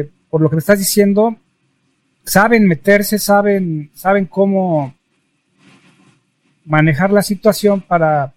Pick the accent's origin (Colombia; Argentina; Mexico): Mexico; esa es una de las situaciones que están pasando mucho en mi país, que es México